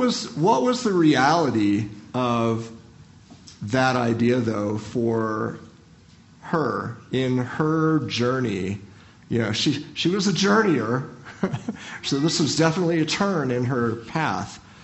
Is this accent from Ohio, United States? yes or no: yes; Ohio, United States; I'm from Ohio.